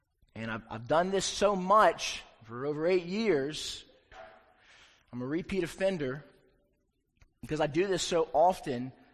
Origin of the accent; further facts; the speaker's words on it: South Carolina, United States; I grew up in South Carolina, and I know that Indiana is a dyed-in-the-wool basketball state, but south of the Mason-Dixon line, football is king, folks.